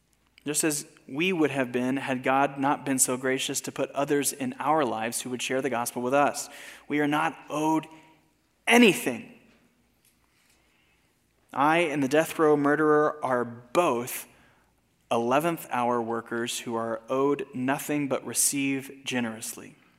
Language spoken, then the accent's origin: English; United States; I'm an American. My family has been American for generations and generations.